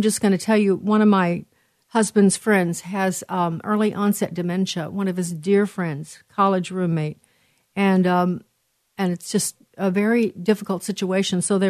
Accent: Chicago, Illinois, United States; That's my hometown, Chicago.

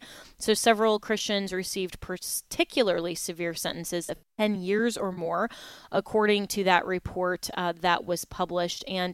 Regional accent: Florida, United States; also a pastor here in my home state of Florida.

